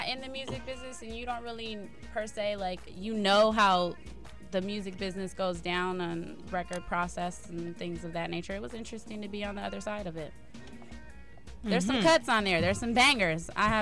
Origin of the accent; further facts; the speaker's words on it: Los Angeles, California, United States; also born or lived in Seattle; now in New York, United States; Originally Los Angeles, but I moved here from Seattle, Washington.